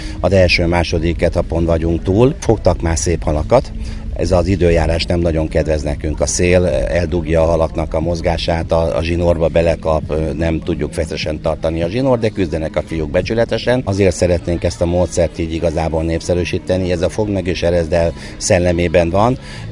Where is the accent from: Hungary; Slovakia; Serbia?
Hungary; Tolna; mivel én Tolna megyei vagyok, és Madocsán ifi koromban fociztunk